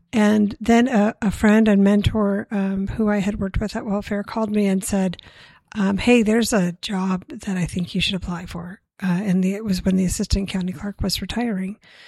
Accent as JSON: {"language": "English", "town": "Washington", "region": "District of Columbia", "country": "United States", "tie": "born or raised there", "said": "I grew up in Washington, D.C., had a lovely childhood and high school experience there."}